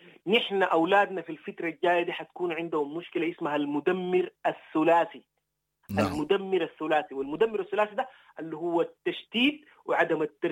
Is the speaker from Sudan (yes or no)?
yes; Sudan; أنا كمواطن سوداني.